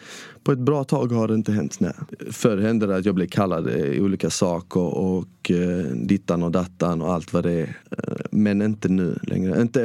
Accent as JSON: {"language": "Swedish", "town": "Malmö", "region": "Skåne", "country": "Sweden", "tie": "born or raised there", "said": "Jag växte upp i Rosengård och där man inte pratade så bra svenska."}